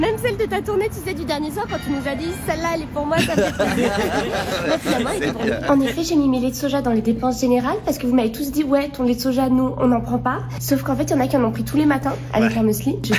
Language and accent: French; Bordeaux, Nouvelle-Aquitaine, France; Moi, je viens de Bordeaux, d'un milieu assez bourgeois